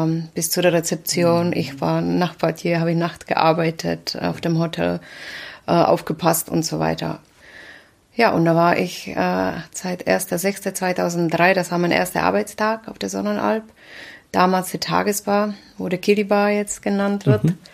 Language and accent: German; Czechia; German is a second language; moved away as an adult; now in Germany; nach der Abitur bin ich nach Deutschland gegangen. Tatsächlich nur wegen der Sprache, weil ich komme aus Sudetenland, Richtung Riesengebirge.